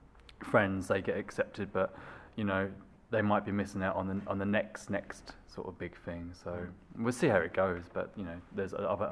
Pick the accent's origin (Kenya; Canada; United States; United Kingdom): United Kingdom; England; he was from England and I was from England